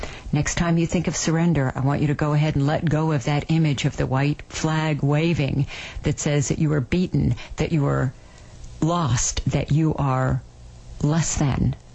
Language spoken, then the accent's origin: English; West Covina, California, United States; I was raised in West Covina.